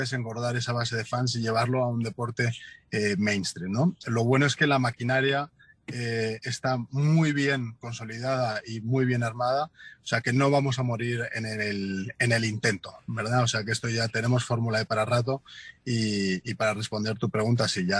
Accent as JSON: {"language": "Spanish", "town": "Madrid", "region": "Community of Madrid", "country": "Spain", "tie": "born or raised there", "said": "He venido unos días a casa, a mi ciudad natal, que es Madrid, a estar con la familia."}